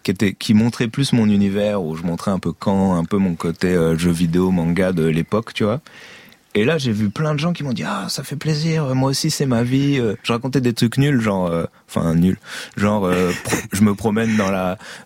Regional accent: Caen, Normandy, France; moi je viens de Caen.

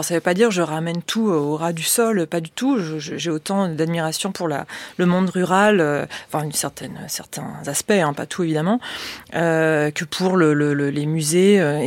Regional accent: Nouvelle-Aquitaine, France; Poitevine, je ne le revendique pas, je m'en fiche complètement. J'ai grandi dans les Deux-Sèvres, j'ai un peu de sang belge

